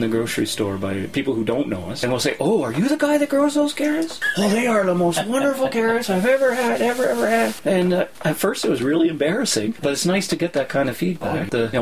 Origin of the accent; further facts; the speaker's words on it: Ontario, Canada; my father's side of the family was a farm family. Yep. I grew up in the Niagara region. Cherry orchards, peach orchards, all that stuff was around us.